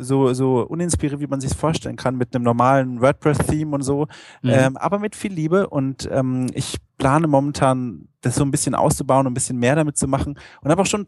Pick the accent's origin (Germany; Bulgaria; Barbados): Germany; Berlin; Ich komme aus Berlin, beziehungsweise ich wohne da momentan